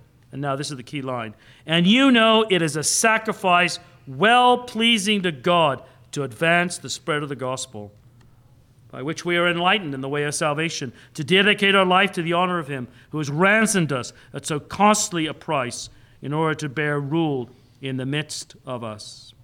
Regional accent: Canada; now in United States; I'm a Canadian evangelical. Canadian evangelicals rarely ever pray for those in authority. I've been in enough of our Canadian churches.

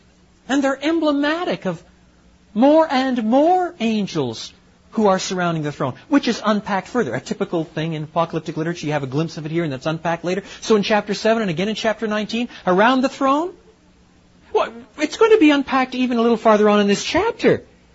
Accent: Canada; But where I grew up in Canada, you really did get first-class electrical storms.

